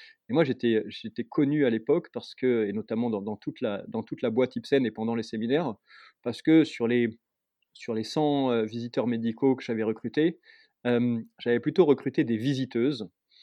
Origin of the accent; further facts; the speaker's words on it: Marseille, Provence-Alpes-Côte d'Azur, France; born there; moved away; moi je suis né par hasard à Marseille et c'est une ville, une région que j'aime beaucoup, c'est une ville que j'ai aimé quitter dès que j'ai pu la quitter aussi, et j'y reviens toujours avec plaisir